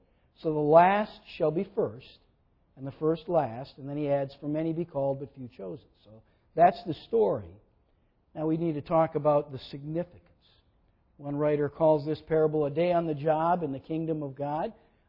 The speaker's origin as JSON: {"language": "English", "region": "Minnesota", "country": "United States", "tie": "born or raised there", "said": "I grew up in the German and Swedish realms of outstate Minnesota."}